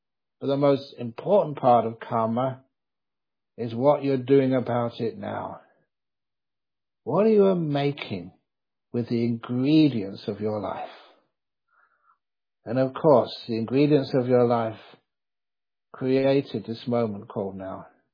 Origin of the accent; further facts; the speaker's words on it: London, United Kingdom; also born or lived in Cambridge; Because in time I was brought up in London and the University at Cambridge. You don't have mosquitoes in London.